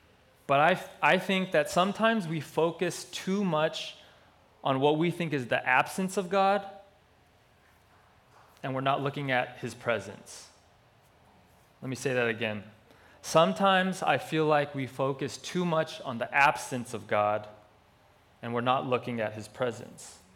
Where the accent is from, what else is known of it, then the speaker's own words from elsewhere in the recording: Hawaii, United States; accent: Hawaiian; She didn't want me to get into my Hawaiian accent, and you know, that always happens when you go there, you start talking like